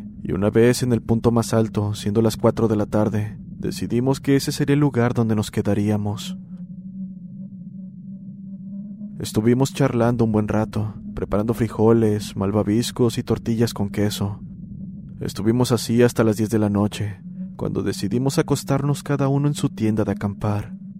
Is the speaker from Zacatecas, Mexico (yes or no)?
yes; Fresnillo, Zacatecas, Mexico; Soy originario de Fresnillo, Zacatecas